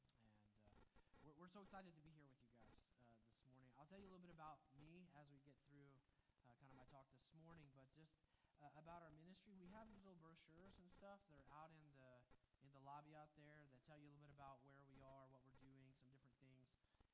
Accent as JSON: {"language": "English", "region": "Oklahoma", "country": "United States", "tie": "born or raised there", "said": "I'm from Oklahoma, a landlocked place, but we have lots of lakes and streams and all of that fun stuff."}